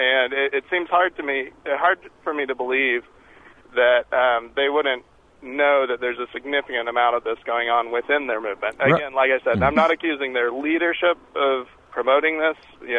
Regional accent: Texas, United States; I'm in Hartford right now, but I'm born and raised in Texas, and I have a whole lot of family in the Dallas area

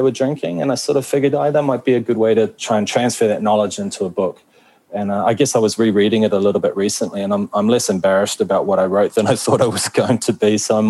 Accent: New Zealand; being a New Zealander who learnt how to pronounce Māori words much better because of my understanding of the Japanese pronunciation

